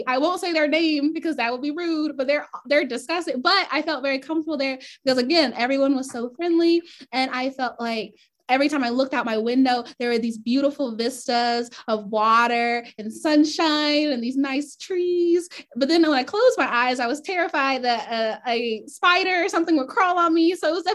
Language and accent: English; Griffin, Georgia, United States; I grew up in Griffin, Georgia, a super small town almost smack dab in the middle of Georgia.